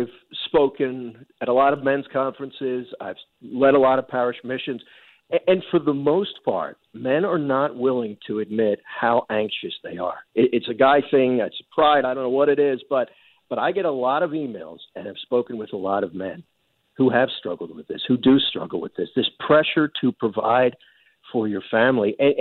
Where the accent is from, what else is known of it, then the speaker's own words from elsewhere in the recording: Philadelphia, Pennsylvania, United States; I grew up in the Philly area, and I used to listen to your dad and mom on the radio